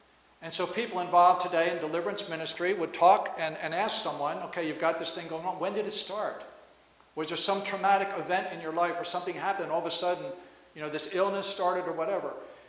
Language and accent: English; Ireland; some things kind of made sense in my own heritage as an Irish person